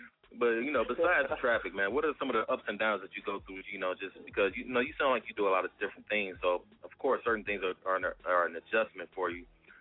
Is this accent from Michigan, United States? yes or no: yes; Michigan, United States; Yeah, man. I'm from Michigan, brother, so I'm not too far.